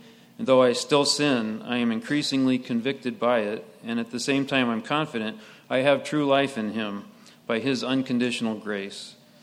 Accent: Illinois, United States; born there; I was born near Chicago to parents who loved Jesus and taught me about him.

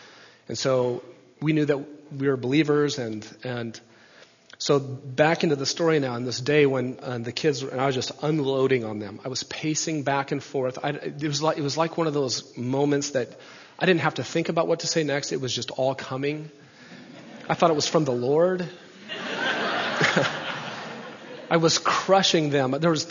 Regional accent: Nebraska, United States; moved away as an adult; I was born and raised in Nebraska, and then I moved to Southern California, which was a little bit of a culture shock, to say the least.

